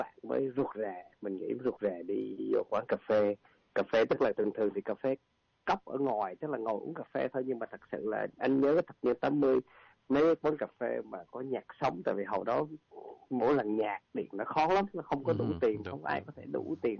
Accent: Da Nang, Vietnam; Mình lớn lên ở miền Trung, ở một cái miền duyên hải ở Đà Nẵng, thì cái thời mình lớn lên nó cũng nghèo lắm

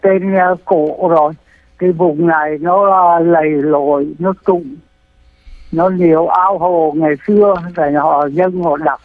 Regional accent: Huế, Thừa Thiên Huế, Vietnam; Thì là tôi là dân Huế, sinh trưởng trong một cái gia đình cũng là quý tộc nhỏ.

